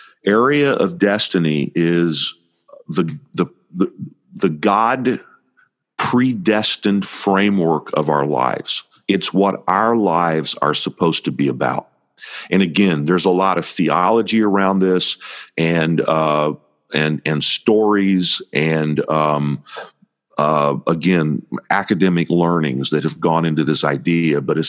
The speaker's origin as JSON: {"language": "English", "region": "Indiana", "country": "United States", "tie": "born or raised there", "said": "Now, I grew up in Indiana."}